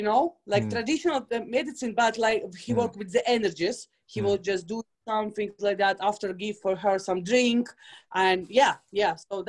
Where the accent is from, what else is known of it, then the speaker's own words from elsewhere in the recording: Latvia; I'm from Latvia, I'm Russian.